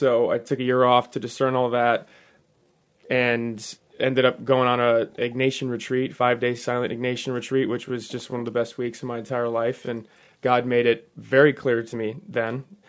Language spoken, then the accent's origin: English; Ann Arbor, Michigan, United States; ended up choosing to go to Michigan, where I'm from the Ann Arbor area.